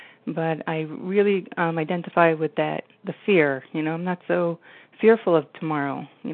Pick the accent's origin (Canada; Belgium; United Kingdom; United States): United States; New Jersey; I'm from New Jersey